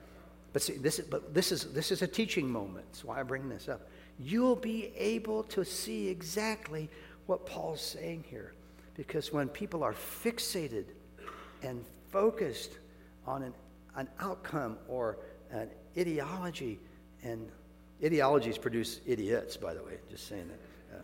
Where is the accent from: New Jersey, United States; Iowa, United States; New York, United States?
Iowa, United States; I'm from Iowa, for heaven's sakes.